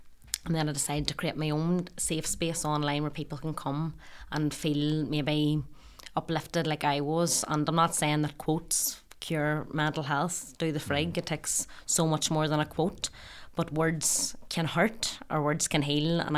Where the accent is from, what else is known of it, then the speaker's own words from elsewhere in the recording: Northern Ireland, United Kingdom; I am from County Tyrone.